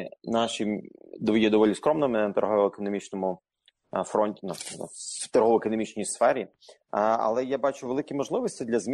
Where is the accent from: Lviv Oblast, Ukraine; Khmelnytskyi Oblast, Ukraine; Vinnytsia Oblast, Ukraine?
Khmelnytskyi Oblast, Ukraine; Volochysk; also born or lived in Ternopil; я народився в місті Тернополі, виріс в місті Волочиську, Хмельницька область, це Поділля. Я виріс в сім'ї лікарів.